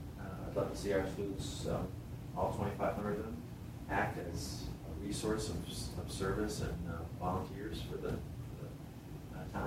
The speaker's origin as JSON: {"language": "English", "region": "West Coast", "country": "United States", "tie": "born there", "also_born_or_lived": "Los Angeles, United States / Connecticut, United States / New York, United States", "said": "I was born on the West Coast, lived in Los Angeles for about 10 years, moved to the East Coast, lived in Connecticut for about 10 years, and then spent 30 years in New York"}